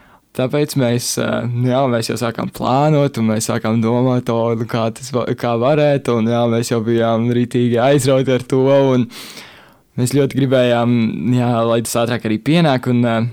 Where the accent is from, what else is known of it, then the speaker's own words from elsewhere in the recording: Cēsis, Cēsis Municipality, Latvia; Nu, es esmu no Cēsīmes, mācos Cēsoles ģimnāzijā, tagad 12. Klasi sāku